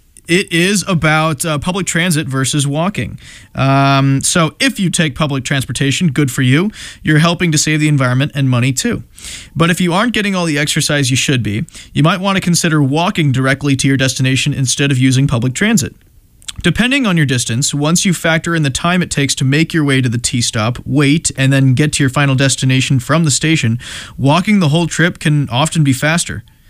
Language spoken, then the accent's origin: English; Missouri, United States; They are a band from my home state, and so they come out of St. Joseph, Missouri.